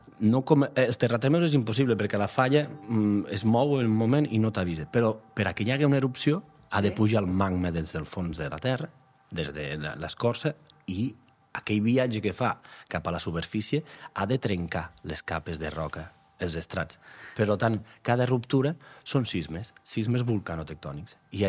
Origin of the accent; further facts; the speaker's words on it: Batea, Catalonia, Spain; Jo de Batea, que som de secà, que no hi ha volcans